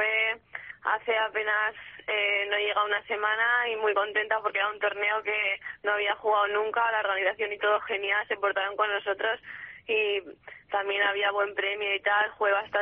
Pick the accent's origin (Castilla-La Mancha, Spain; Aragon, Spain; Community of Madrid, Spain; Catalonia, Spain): Aragon, Spain; Caspe; Sí, yo soy de Caspe.